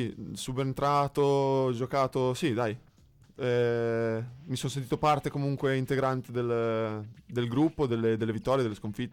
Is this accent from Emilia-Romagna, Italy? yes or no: yes; Bologna, Emilia-Romagna, Italy; Sì, sì, sì, io sono di Bologna.